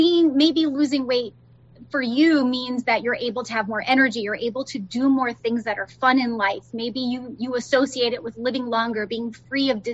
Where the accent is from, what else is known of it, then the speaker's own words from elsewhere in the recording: Florida, United States; I grew up in Florida, so I am a Gator, a Florida Gator at heart.